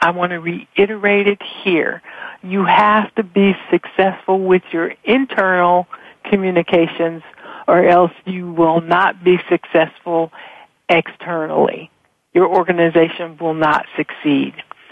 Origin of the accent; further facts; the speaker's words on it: Kentucky, United States; I am originally from Kentucky.